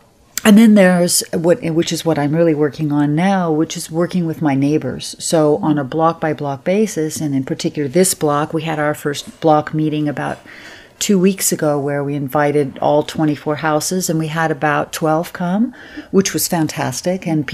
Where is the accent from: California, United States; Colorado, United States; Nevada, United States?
California, United States; I grew up in California, so to a certain extent, I was aware of the need to be prepared.